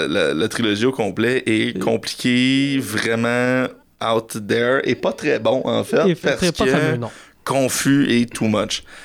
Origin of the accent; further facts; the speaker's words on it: Magog, Quebec, Canada; Je suis originaire de Magog.